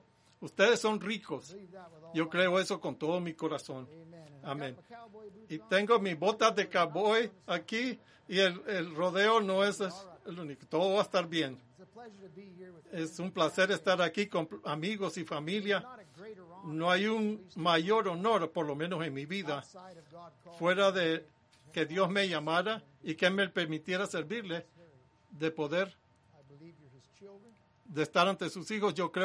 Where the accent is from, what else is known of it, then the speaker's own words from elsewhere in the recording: California, United States; moved away; Yo soy de California del Norte originalmente.